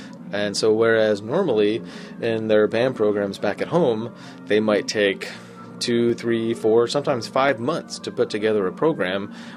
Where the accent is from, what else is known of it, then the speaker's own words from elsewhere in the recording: Bellingham, Washington, United States; I'm a conductor. I'm here from Bellingham, Washington.